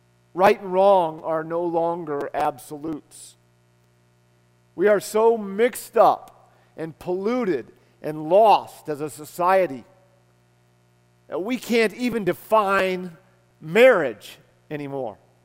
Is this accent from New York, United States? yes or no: no; Illinois, United States; in my church, that little town that I grew up in Illinois.